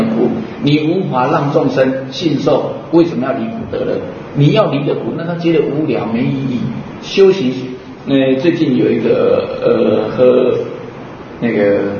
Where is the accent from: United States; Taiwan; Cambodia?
Taiwan; 我们台湾话硬凹的